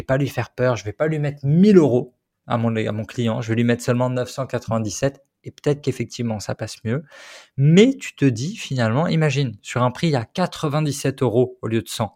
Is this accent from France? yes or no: yes; France; on est français